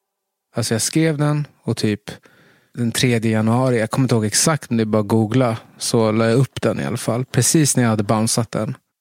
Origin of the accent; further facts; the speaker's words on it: Tensta, Stockholm County, Sweden; Metaforen kommer från att jag är uppvuxen i Tensta och hade en tonårstid som var dominerad av ganska mycket våld.